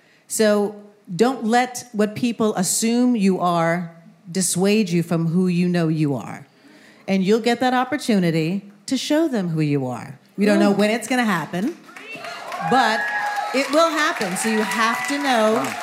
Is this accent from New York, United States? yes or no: yes; New York, United States; Okay, I grew up in Westchester. Both my parents are music teachers.